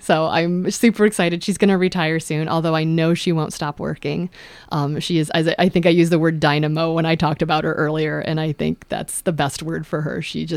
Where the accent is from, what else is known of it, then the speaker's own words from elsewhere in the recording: Omaha, Nebraska, United States; we grew up in the Baptist church, and we went to a place in South Omaha